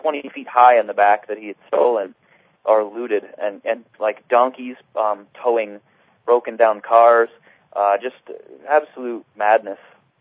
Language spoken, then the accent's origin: English; Tupper Lake, New York, United States; I'm originally from Tupper Lake, New York. It's about 300 miles north of New York City. I grew up there.